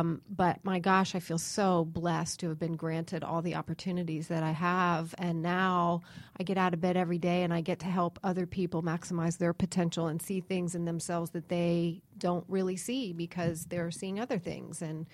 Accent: Harrisburg, Pennsylvania, United States; moved away; Well, I grew up in Yankee Land.

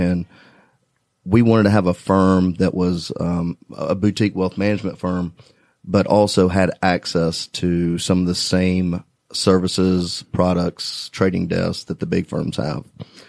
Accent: Hamilton Mill, Georgia, United States; For the most part, I'm from Hamilton Mill, north of Georgia.

